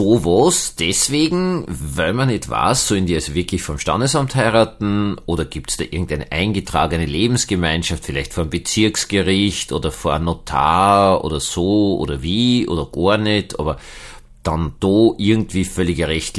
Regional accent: Austria; ich bin ja Österreicher.

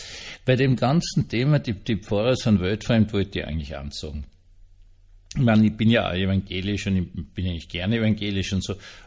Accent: Vienna, Austria; ich bin ja Wiener

